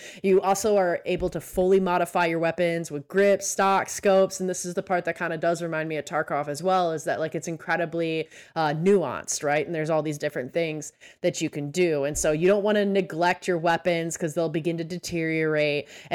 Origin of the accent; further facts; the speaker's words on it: Midwest, United States; I am from the Midwest. Don't come at me.